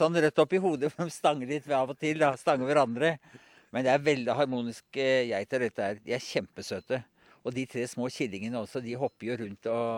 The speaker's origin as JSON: {"language": "Norwegian", "region": "Oslo", "country": "Norway", "said": "Ja, jeg solgte gården og flyttet til Oslo. Jeg kom jo fra Oslo og flyttet nå opp igjen på denne setra som har jo tilhørt familien i over 100 år."}